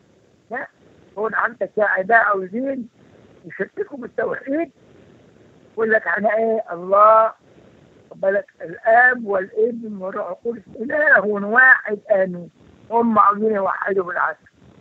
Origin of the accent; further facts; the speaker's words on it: Egypt; لما جينا البابا زمان عندنا في مصر هنا.